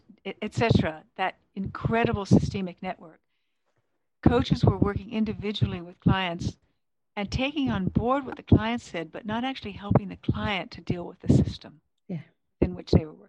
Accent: San Francisco, California, United States; I come from San Francisco. I've lived in quite a few countries.

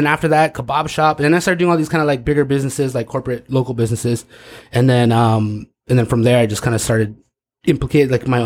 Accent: San Diego, California, United States; I'm from like Otay. Like

